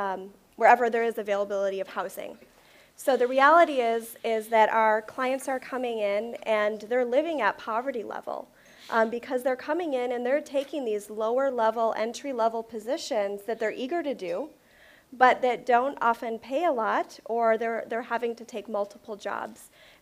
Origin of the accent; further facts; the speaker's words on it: Minneapolis, Minnesota, United States; Yeah, so I grew up in Minneapolis, and I was surrounded by refugees from, like I said, the time I was five.